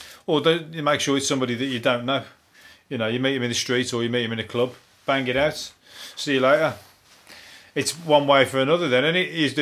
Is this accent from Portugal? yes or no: no; Midlands, United Kingdom; West Bromwich, believe me, I'm from the Midlands.